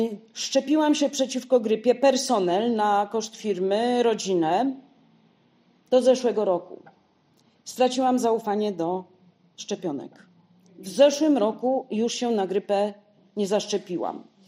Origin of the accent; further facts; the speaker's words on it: Lesser Poland, Poland; U mnie na Podhalu, na moim Podhalu, Szaflary, Poronin, Czarny Dunajec, Biały Dunajec i coś jeszcze.